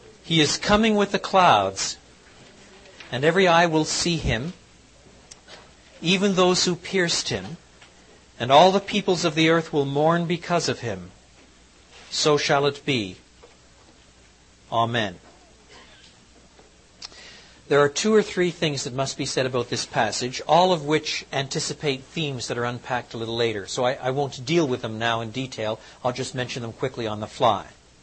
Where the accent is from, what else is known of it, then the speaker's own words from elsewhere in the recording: Quebec, Canada; I was brought up in French Canada, and I can no more say genre than I can say foyer.